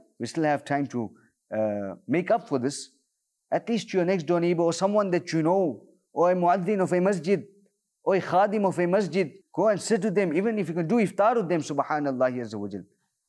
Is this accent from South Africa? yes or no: yes; South Africa; Like I'm from South Africa